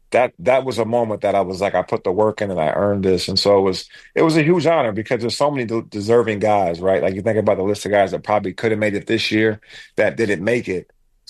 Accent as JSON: {"language": "English", "region": "Alaska", "country": "United States", "tie": "born or raised there", "said": "Man, I grew up in Alaska."}